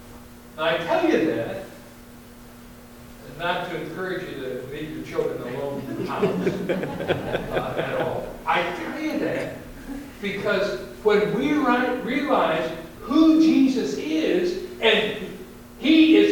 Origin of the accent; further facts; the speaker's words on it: United States; born there; I'm grateful that I was born in America. I'm grateful for the heritage that I have.